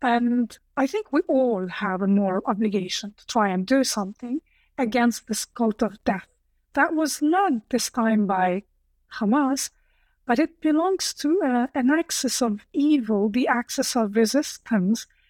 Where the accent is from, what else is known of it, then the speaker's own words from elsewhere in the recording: Lebanon; also born or lived in Europe; I grew up in Lebanon. My mom's Lebanese and my father is from Damascus. And I spent most of my life in the Middle East. I lived through many wars.